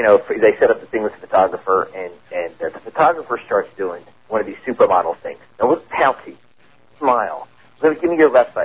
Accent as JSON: {"language": "English", "town": "Philadelphia", "region": "Pennsylvania", "country": "United States", "tie": "born or raised there", "said": "growing up in Philly, you grow up with a lot of guys that end up, going into the mob."}